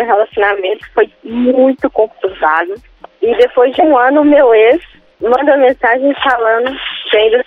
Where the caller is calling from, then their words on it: Belo Horizonte, Minas Gerais, Brazil; Eu falo de BH.